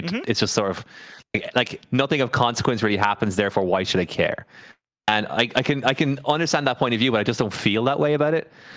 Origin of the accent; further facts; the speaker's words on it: Ireland; as a Catholic, I grew up Catholic in Ireland, and Ireland's a really like quite religious society.